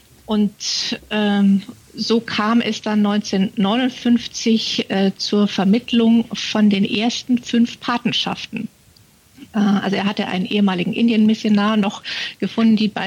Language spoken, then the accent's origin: German; Munich, Bavaria, Germany; born there; also born or lived in Tanzania; ich bin geborene Münchnerin, gelernte Theologin, bin als bayerische Pfarrerin 5 Jahre lang in Tansania gewesen